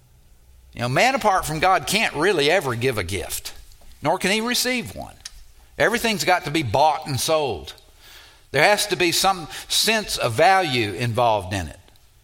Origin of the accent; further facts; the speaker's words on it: Mississippi, United States; And I did that because I'm from Mississippi and we take things, you know.